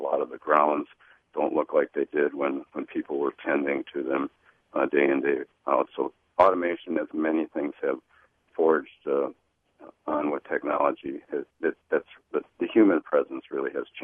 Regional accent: Milwaukee, Wisconsin, United States; we remember as kids in Milwaukee, we grew up in Milwaukee, there was a booming fog signal to also let mariners know where Milwaukee was on a very foggy day.

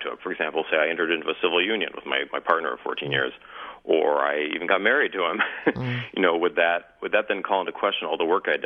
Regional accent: United States; I shouldn't be exercising what should be my right as an American.

